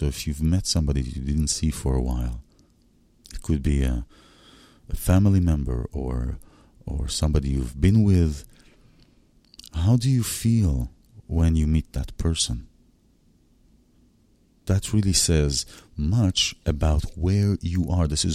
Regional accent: Israel; I was in Israel and I took my children to visit my parents and see my home country and so forth.

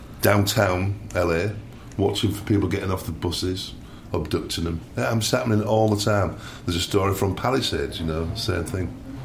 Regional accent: England, United Kingdom; now in United States; I mean, I'm English from England

